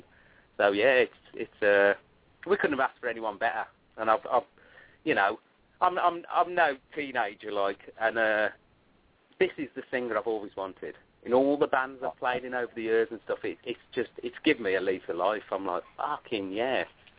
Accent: England, United Kingdom; I never got the crack on it. We're English, you know.

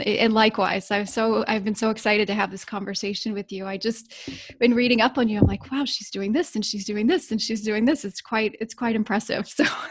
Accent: Georgia, United States; I'm a fellow Southerner. I grew up in Georgia, so I can, yeah. And that's all my family's from the South as well.

